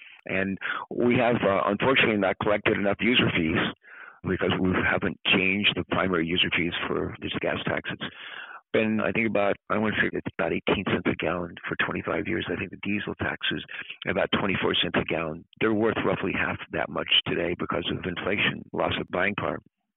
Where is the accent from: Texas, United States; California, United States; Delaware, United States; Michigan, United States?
Delaware, United States; I'm a Democrat from Delaware, but we work well together.